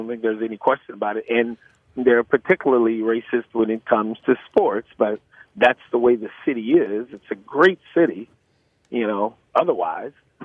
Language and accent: English; Boston, Massachusetts, United States; when I say I'm from Boston or live in Boston